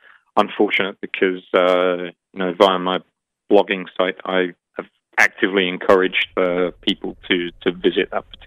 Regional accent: United Kingdom; I mean, me being British, there's a UK government website you can log on

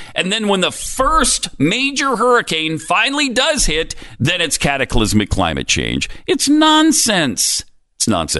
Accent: Montana, United States; I grew up in Montana. And it was cold and snowy some years, and it was less than cold and snowy some years.

